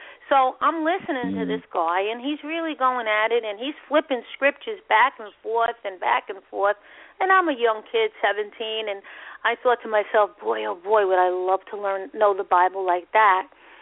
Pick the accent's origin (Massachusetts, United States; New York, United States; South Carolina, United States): New York, United States; My ex-husband was originally from California. I'm from New York.